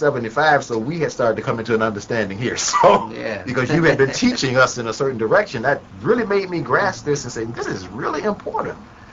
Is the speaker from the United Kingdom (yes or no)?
no; Montgomery, Alabama, United States; because I grew up in Montgomery, and it's only, you know, a few minutes from Tuskegee.